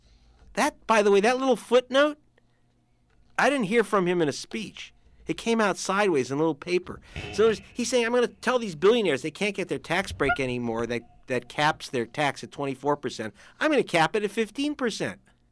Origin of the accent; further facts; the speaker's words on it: Los Angeles, California, United States; She comes out of the TV and takes me home to where I grew up in Los Angeles.